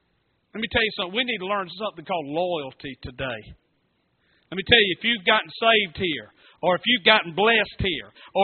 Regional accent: Statesboro, Georgia, United States; my church where I grew up at in Statesboro, it seats about 700 people.

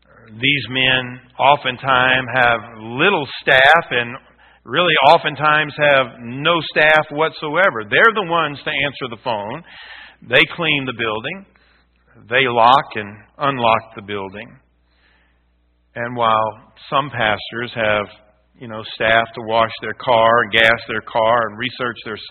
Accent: Louisiana, United States; born and raised in Louisiana. You can't get much further south than that. Next step is the Gulf of Mexico.

